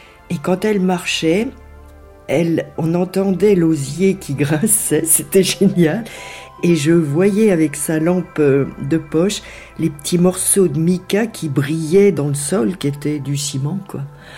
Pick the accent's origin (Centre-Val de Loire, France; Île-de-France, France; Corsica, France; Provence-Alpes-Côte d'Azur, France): Centre-Val de Loire, France; born there; le petit bourg où je suis née, qui est dans le Berry, à 30 km au sud de Bourges.